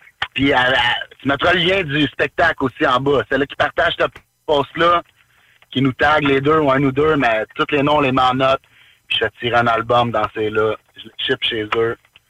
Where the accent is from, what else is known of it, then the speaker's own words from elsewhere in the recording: Quebec, Canada; Je suis québécois, je parle français, puis eux, ils parlent anglais